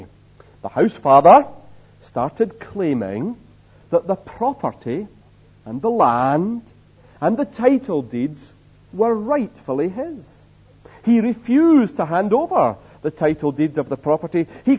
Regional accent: Scotland, United Kingdom; We Scottish trustees, of course, were very careful with money, as Scottish people are.

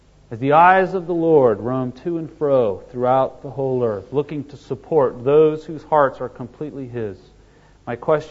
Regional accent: California, United States; Growing up in California, we had dogs, and I had a number of trouble with bugs and insects and so forth, and vermin even in our house.

